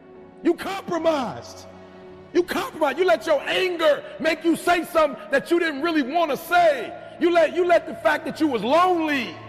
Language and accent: English; Detroit, Michigan, United States; also born or lived in Chicago; I'm from Detroit, Chicago originally, but for the most part, I grew up in Detroit.